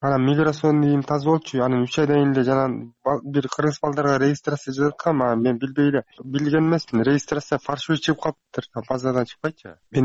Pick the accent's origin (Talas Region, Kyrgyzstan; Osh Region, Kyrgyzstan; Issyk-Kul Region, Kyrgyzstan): Talas Region, Kyrgyzstan; Kumaryk; мен Таластан болом, Кумарык.